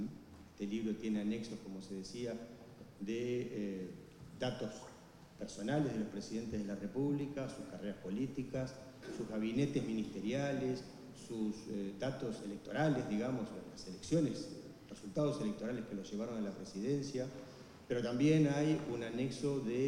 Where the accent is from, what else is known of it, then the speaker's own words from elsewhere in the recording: Uruguay; lo que nos caracteriza como uruguayos